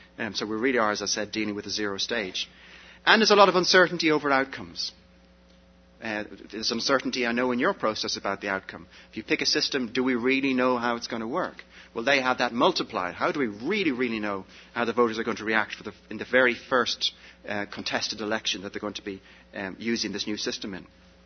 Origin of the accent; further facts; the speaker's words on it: Ireland; I'm Irish, I was born, bred and buttered on that system.